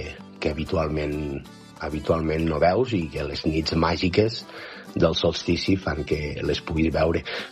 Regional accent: Taüll, Catalonia, Spain; de Taüll.

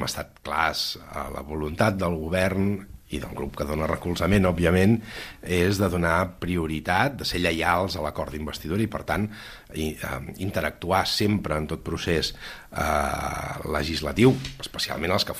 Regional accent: Catalonia, Spain; M'encanta el paisatge de la meva comarca, de la comarca de l'Ona. És un paisatge de transició entre la zona més verda de Catalunya i la zona més ja segarrenca o de la plana de Lleida

